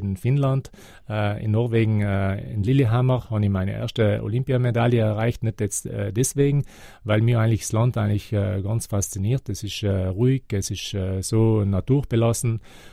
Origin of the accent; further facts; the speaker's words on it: Trentino-Alto Adige, Italy; Ja, ich bin in Südtirol aufgewachsen und Südtirol hat mir viel gegeben.